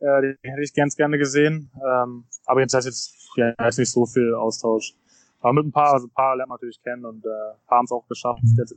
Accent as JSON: {"language": "German", "region": "Berlin", "country": "Germany", "tie": "born or raised there", "said": "Berlin ist ja auch meine Heimat, mein Kindheitsverein."}